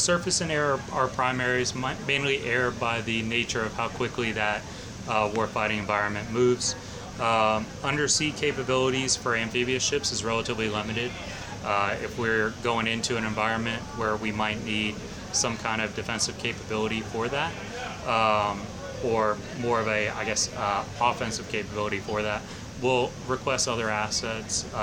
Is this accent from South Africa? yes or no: no; Pensacola, Florida, United States; I claim Pensacola as my hometown. I went to Navarre High School, and my family lives in Milton.